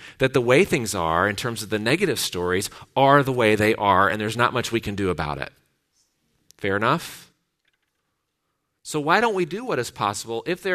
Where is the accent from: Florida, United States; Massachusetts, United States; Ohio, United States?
Ohio, United States; Cleveland; I'm from Cleveland.